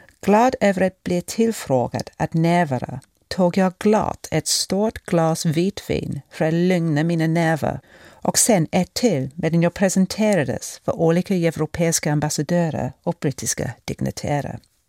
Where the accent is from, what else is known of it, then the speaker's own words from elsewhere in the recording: South East England, United Kingdom; Jag växte upp i Buckinghamshire i sydöstra England, på landsbygden men med en fot i huvudstaden.